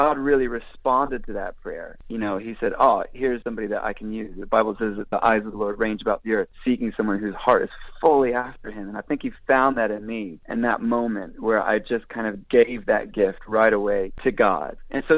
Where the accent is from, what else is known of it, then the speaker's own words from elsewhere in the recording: Israel; but I would say a lot of that was formed in those early days growing up in Israel. You know, that's where I started writing songs.